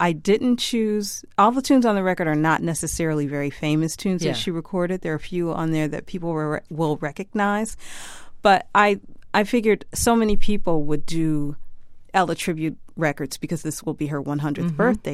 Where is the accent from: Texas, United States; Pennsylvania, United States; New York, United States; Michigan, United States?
Michigan, United States; Detroit; and I grew up in Detroit. I'm a Motown baby.